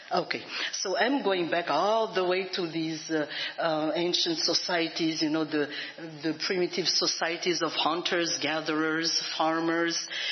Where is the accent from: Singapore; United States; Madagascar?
Madagascar; So I'm putting this there because I'm originally from Madagascar